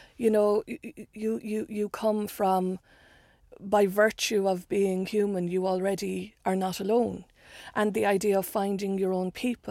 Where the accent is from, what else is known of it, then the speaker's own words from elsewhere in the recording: Ireland; I think it's becoming clearer that we, you know, I made a joke about how we know our history too much. But also there's stuff we don't know and we won't look at. And in Ireland, so much is beginning to get uncovered.